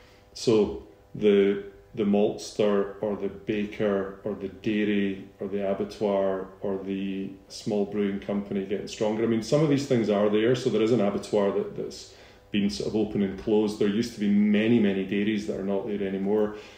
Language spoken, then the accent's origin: English; Scotland, United Kingdom; I'm not from Islay, but I am Scottish from the west coast of Scotland.